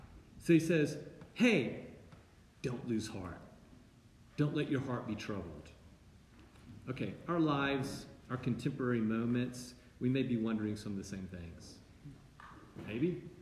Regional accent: the South, United States; This is the one contribution, I'm from the South, the one contribution that the South makes to the English language.

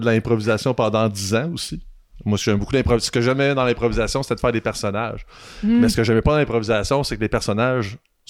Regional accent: Saint-Germain-de-Boulé, Quebec, Canada; moi, je viens du coin de Saint-Germain-de-Boulay, donc Abitibi-Ouest représente encore.

